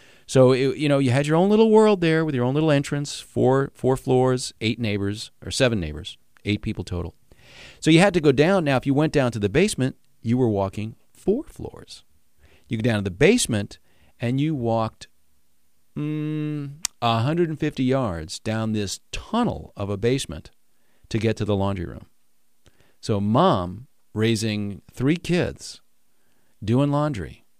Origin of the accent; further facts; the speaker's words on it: New York, United States; it was reminiscent of the house I grew up in New York. It was built in 1924.